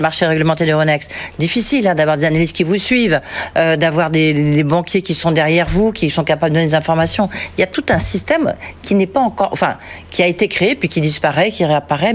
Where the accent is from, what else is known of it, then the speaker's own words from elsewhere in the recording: France; moi je suis français